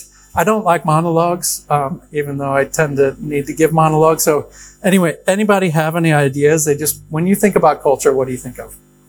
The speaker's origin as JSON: {"language": "English", "country": "United States", "said": "As you probably are aware from the moment I opened up my mouth, if you didn't read the bio, I'm originally from the United States."}